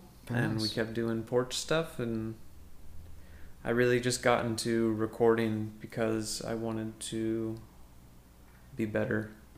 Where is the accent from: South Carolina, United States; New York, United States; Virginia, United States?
Virginia, United States; Roanoke; also born or lived in Henrico; But I left there before I could make memories. Okay. So, but I'm from Roanoke.